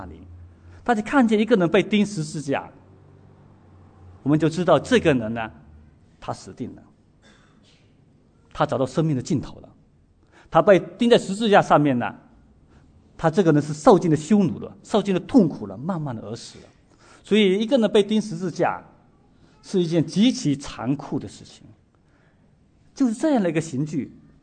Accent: China; 就好像我们中国人啊

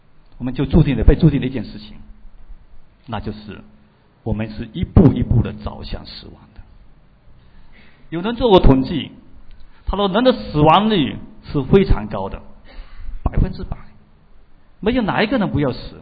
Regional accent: China; 死对我们中国人来说呢是非常避讳的

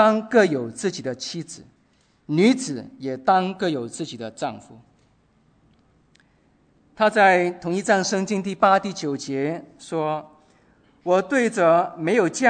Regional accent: China; 我们中国人常常讲，兄弟如手足

